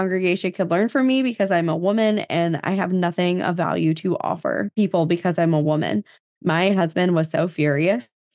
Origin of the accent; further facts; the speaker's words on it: New Jersey, United States; And so I always knew that I was supposed to live in the deep South in the United States, even though I grew up in New Jersey.